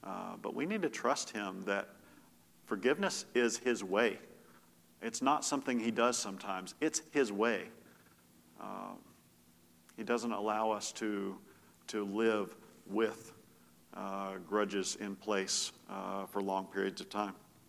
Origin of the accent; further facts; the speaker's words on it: Winchester, South East England, United Kingdom; We were going to Winchester. That's my hometown.